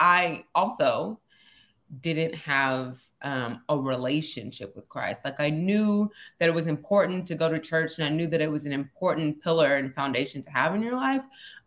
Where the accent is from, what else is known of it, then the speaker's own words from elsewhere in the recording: Houston, Texas, United States; born and raised in Houston, Texas. I am a proudly half Nigerian.